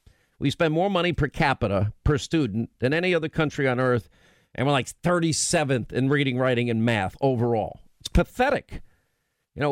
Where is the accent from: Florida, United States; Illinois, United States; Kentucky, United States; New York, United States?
New York, United States; also born or lived in Rhode Island / California / Alabama / Georgia; I grew up in New York, but I also had the advantage of living in Rhode Island, New England, and living in California, and living in the South, in Alabama and Georgia.